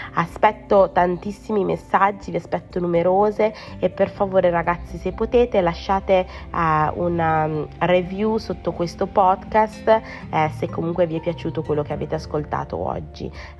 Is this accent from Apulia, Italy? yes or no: no; Lombardy, Italy; io vengo dalla Bassa Mantovana. Nella Bassa Mantovana le parolacce purtroppo sono all'ordine del giorno.